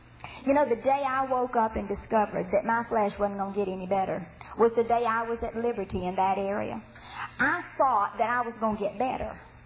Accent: Mississippi, United States; Told you I was from Mississippi.

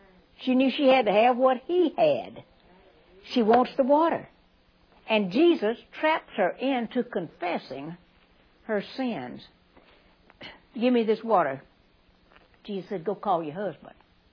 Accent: the North, United States; And I grew up in the North

